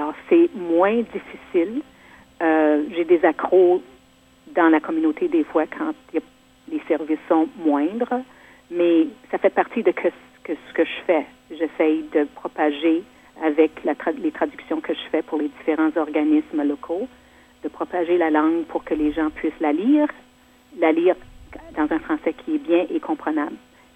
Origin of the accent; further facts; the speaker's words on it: Manitoba, Canada; born there; also born or lived in Quebec; Moi, je suis née au Manitoba.